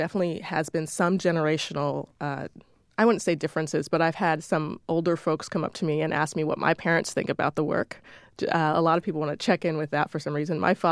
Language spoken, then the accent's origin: English; Washington, District of Columbia, United States; I grew up in Washington, D.C., and my parents made decisions to put me into the private school system